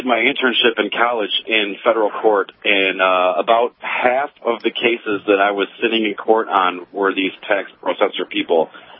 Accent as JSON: {"language": "English", "country": "United States", "said": "I'm saying that as an American, if someone is going to control it, I would rather have it be us for economic reasons."}